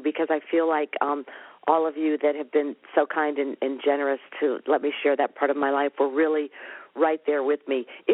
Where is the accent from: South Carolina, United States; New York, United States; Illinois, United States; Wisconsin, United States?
South Carolina, United States; opened up what we call Lisa's Care Connection in my hometown, And so we're now offering our free services to the friends and neighbors that I grew up with in South Carolina